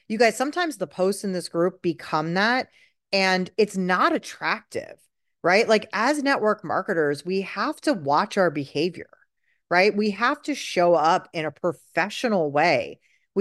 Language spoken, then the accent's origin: English; New York City, New York, United States; I grew up in New York City. There weren't a lot of Tupperware parties happening.